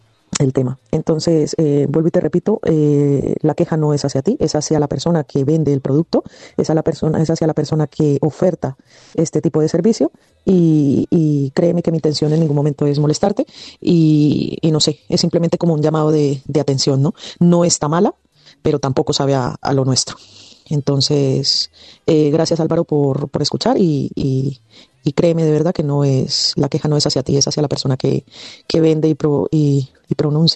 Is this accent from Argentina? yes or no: no; Ibagué, Tolima, Colombia; porque yo también soy de Ibagué. Entonces, querer engañar a un tolimense con lo que ella ofrece es un poco complicado, ¿no?